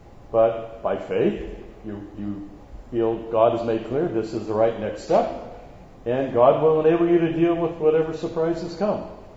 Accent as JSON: {"language": "English", "town": "Bloomington", "region": "Indiana", "country": "United States", "moved": "as an adult", "lives_now": "Toronto, Canada", "said": "My wife and I are American Canadians. It was 37 years ago this past January that we immigrated from Bloomington, Indiana, to Toronto"}